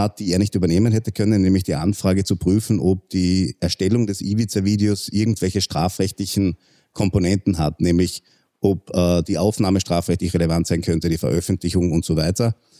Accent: St. Veit an der Glan, Carinthia, Austria; Also ich komme ursprünglich aus Kärnten, ich bin in Bezirk St. Veit an der Glan aufgewachsen, bin dort aufs Gymnasium gegangen, bin dann mit 16 Jahren ein Jahr nach in die USA gegangen, nach Chicago, und habe dort ein Highschool-Jahr gemacht.

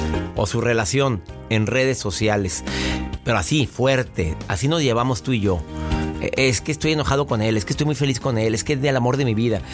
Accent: Mexico; En mi país, México, a los 18 ya dicen que ya puedes ir a los antros a reventarte y hacer lo que te dé tu reverenda gana.

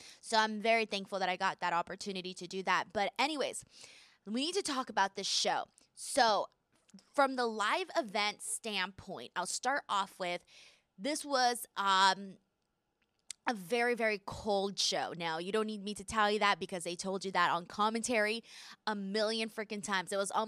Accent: Los Angeles, California, United States; Like, I'm from Los Angeles, guys. I can't handle this weather.

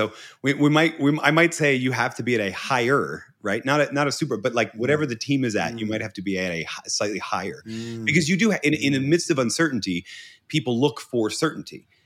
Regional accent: Northeast, United States; I come from the Northeast of the United States. My love language is snark, right?

